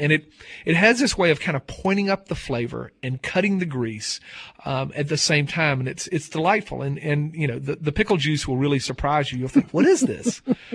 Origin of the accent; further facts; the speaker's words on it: Southern United States, United States; And as a Southerner, I can call my own people out on this